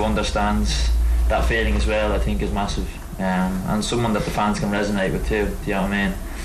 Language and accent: English; Ireland; At the end of the day, we are all Irish. We all understand what it is to be Irish and how special it is.